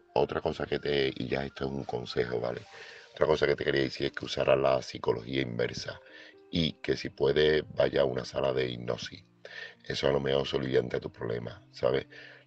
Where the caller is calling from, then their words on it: Seville, Andalusia, Spain; corresponsal de Sevilla